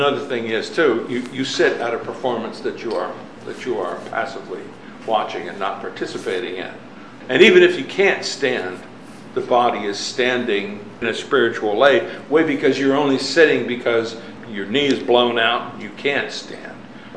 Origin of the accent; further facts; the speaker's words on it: Pennsylvania, United States; And being as how I'm from Pennsylvania, I just say Whataburger, and nobody even knows what I'm talking about because people from Pennsylvania don't say water right.